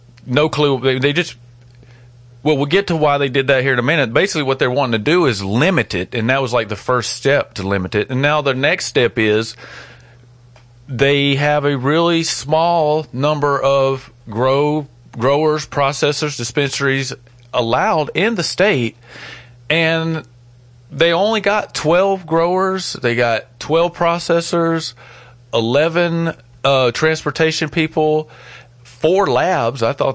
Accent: Alabama, United States; So on to our next story, and that is out of my home state in Alabama.

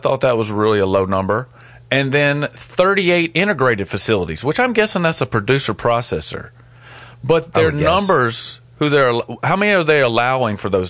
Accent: Alabama, United States; So on to our next story, and that is out of my home state in Alabama.

